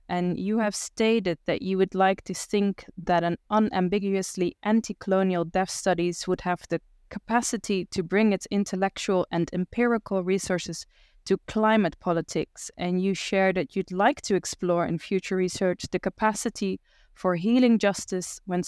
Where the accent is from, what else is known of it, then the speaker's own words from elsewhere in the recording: Netherlands; English is a second language; now in Finland; I live in Finland. I'm from the Netherlands.